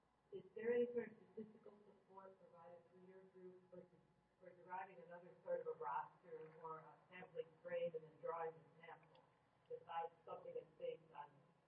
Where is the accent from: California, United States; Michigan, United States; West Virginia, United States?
Michigan, United States; from Michigan.